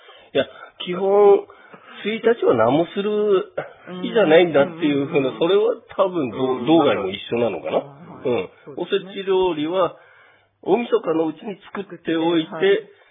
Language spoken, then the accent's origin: Japanese; Hokkaido, Japan; はい、自分も北海道なんでね。それが当たり前だと思ってたんですけど、当たり前じゃない。